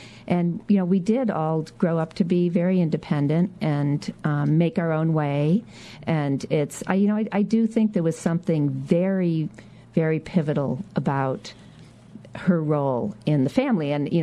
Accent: Birmingham, Michigan, United States; There was nothing terribly dramatic about growing up in Birmingham, Michigan, other than it was very stable.

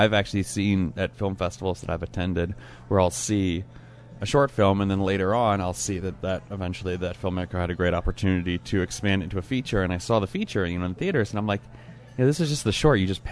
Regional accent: Detroit, Michigan, United States; write it, direct it in my hometown of Detroit.

